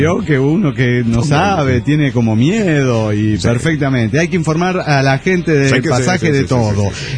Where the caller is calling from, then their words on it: Tucumán, Argentina; Mi país es Argentina.